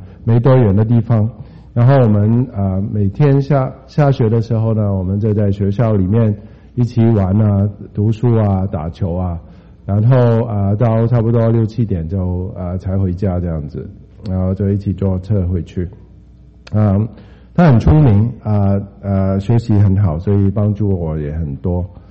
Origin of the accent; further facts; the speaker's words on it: Hong Kong; 然后我们在香港一起长大